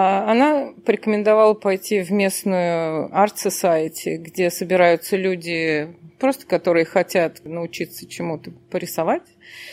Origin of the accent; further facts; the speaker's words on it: Moscow Oblast, Russia; Ну, поскольку я из России, из Подмосковья изначально, ну и Москва, Московская область